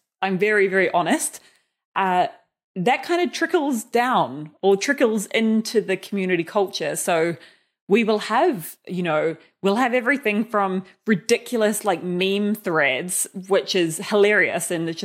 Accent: New Zealand; Because I am Kiwi, I'm like, yeah, let's get the down unders in.

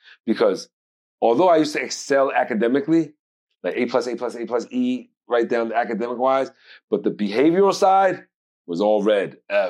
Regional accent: Hong Kong; born there; Oh, no. I wasn't even born in America.

